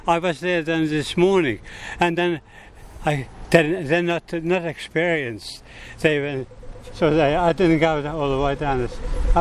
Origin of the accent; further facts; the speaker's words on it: East Prussia, Germany; I come from Prussia, Ostpreussen.